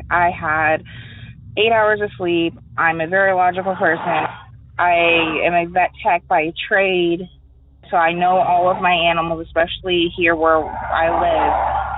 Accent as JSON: {"language": "English", "town": "St. Augustine", "region": "Florida", "country": "United States", "said": "So, again … I'm from St. Augustine, Florida."}